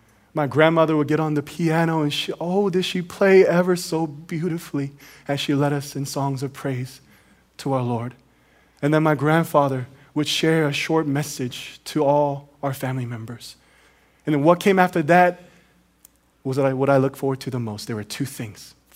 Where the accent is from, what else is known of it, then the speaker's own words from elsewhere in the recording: South Korea; As a kid growing up in Korea, I would go visit my grandparents on my father's side every Lunar New Year.